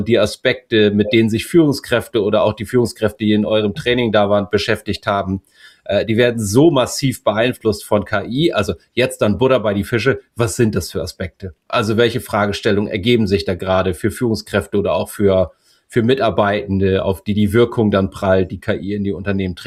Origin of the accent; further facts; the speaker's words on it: Bremen, Germany; Bei uns in Bremen oder in Norddeutschland gibt es einen Spruch